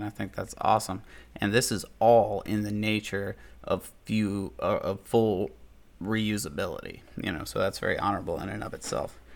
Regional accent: United States; I have absolutely no influence in Congress except for my rights as an American

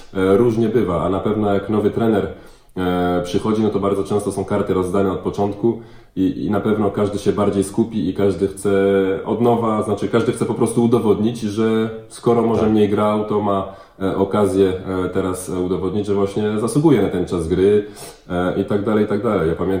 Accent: France; now in Poland; mimo że pochodzę z Francji

